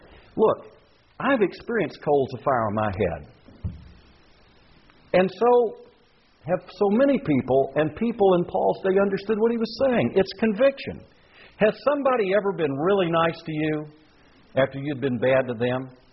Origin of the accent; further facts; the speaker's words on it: South Carolina, United States; now in Louisiana, United States; Now, I wasn't raised in Louisiana. I was raised in South Carolina, but I've lived here for 32 years.